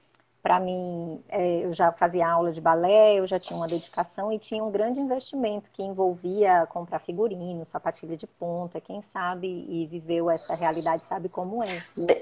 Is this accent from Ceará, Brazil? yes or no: yes; Fortaleza, Ceará, Brazil; Então, eu sou natural de Fortaleza, Ceará. E lá que começou minha trajetória.